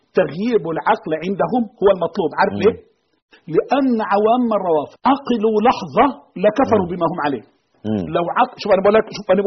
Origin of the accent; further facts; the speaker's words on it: Egypt; عندنا في مصر تدعي يعني